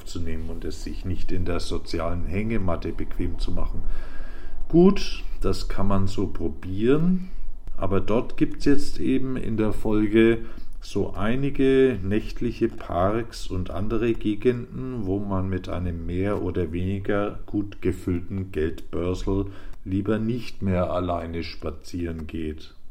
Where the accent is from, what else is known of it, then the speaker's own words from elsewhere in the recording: Germany; In meiner alten Heimat Deutschland muss man sich da schon mehr vorsehen.